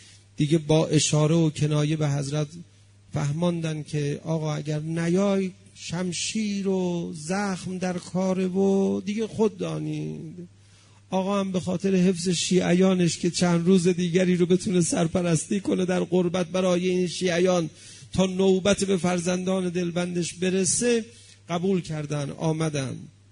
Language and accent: Persian; Iran; تا اینا میفهمیدن ما ایرانی هستیم